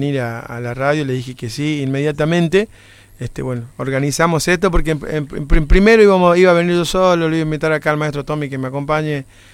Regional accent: Villa Güemes, Argentina; Nacido y criado en Villa Güemes, saludos a toda la gente de Villa Güemes.

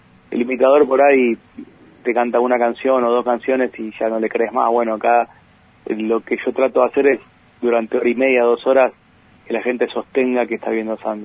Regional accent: Argentina; como argentino te digo que me da muchísimo, muchísimo orgullo.

